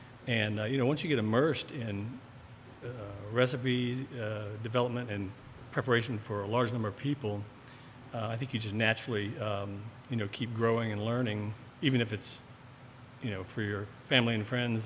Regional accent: Huntsville, Alabama, United States; also born or lived in Santa Monica, California; our family moved to Huntsville from Santa Monica, California, when I was still very young. So this is my hometown.

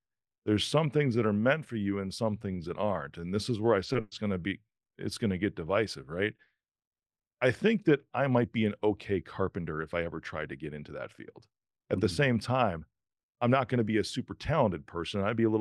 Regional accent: Ireland; first off, I'm not black and I'm not from Kenya, right? I'm a white Irish dude.

